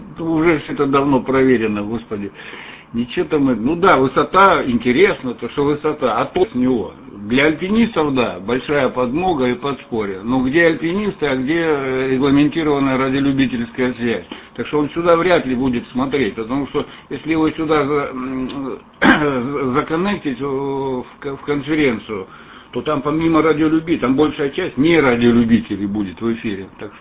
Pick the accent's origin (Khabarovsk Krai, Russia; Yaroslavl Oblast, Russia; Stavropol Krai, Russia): Stavropol Krai, Russia; Lermontov; now in Antwerp, Belgium; я из Лермонтова сам. Ну, сейчас я в Антверпене, Бельгия, у меня российский позывной